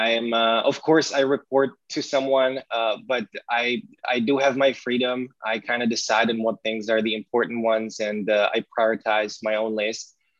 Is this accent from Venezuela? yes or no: no; Czechia; now in California, United States; I'm from the Czech Republic. Yeah. But now I live in, for the past 2 years, I've been living in California. Boy, I do miss our beer.